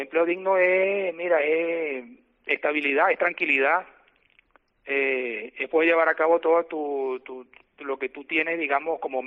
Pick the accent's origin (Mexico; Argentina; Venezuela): Venezuela; Venezuela.